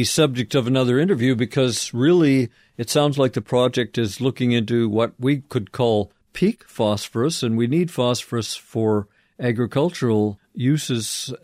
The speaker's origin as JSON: {"language": "English", "country": "Canada", "said": "and as a Canadian, I've heard about permafrost all my life"}